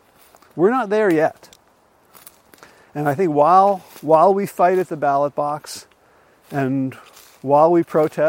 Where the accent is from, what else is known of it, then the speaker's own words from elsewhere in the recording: New Jersey, United States; threats to in where I grew up in North Jersey